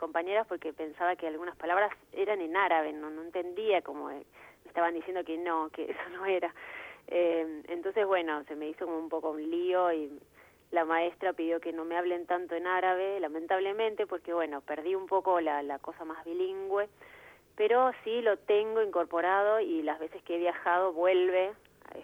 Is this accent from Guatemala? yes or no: no; Argentina; Sí, recontra argentina.